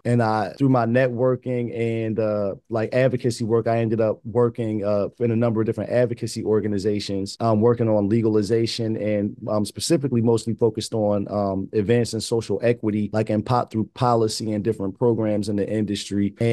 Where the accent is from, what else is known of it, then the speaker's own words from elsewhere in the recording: Ewing, New Jersey, United States; we are an adult use cannabis dispensary here in my hometown of Ewing, New Jersey.